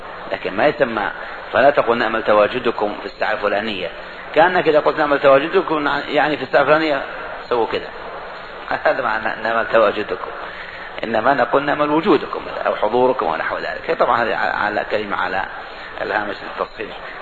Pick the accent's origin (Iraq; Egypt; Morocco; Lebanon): Morocco; لما دخل الوقت عندنا في المغرب وين يروح يصلي؟